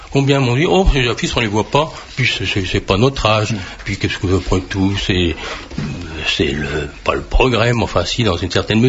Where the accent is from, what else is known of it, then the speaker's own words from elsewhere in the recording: Brittany, France; moi je suis breton, j'habite la Bretagne